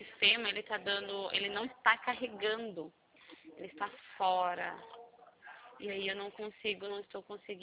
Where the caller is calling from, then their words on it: Araras, São Paulo, Brazil; Eu estou falando do interior de São Paulo, Araras.